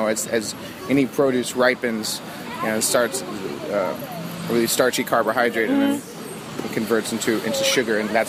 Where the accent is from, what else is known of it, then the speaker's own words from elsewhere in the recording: Colorado, United States; I'm from Colorado. I'm very proud. We just happen to be at the right elevation and have the right terroir for it.